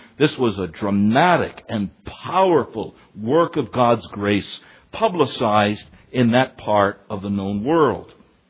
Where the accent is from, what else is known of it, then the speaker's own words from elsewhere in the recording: New York, United States; I'm from New York. I get suspicious of these things put in front of me.